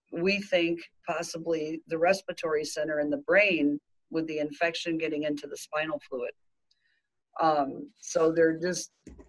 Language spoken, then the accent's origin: English; Michigan, United States; I seen on one of the news on Facebook, because I'm from Michigan, I think it was MSU, Michigan State University